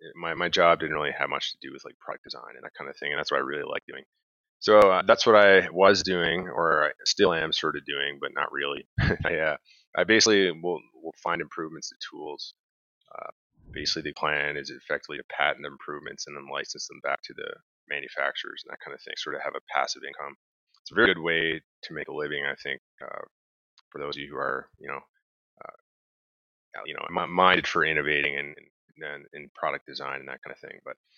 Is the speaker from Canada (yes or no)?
yes; Newfoundland and Labrador, Canada; I'm from Newfoundland, so I went to school in Newfoundland. When I graduated, I moved out to Alberta here on the west side of Canada